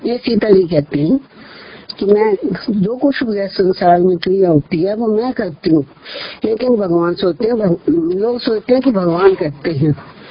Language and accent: Hindi; Vishalpur, Punjab, India; born there; moved away as an adult; now in Kullu, India; मेरा जन्म विशालपुर पंजाब में हुआ। 1964 में कुल्लू में सरकारी नौकरी ज्वाइन की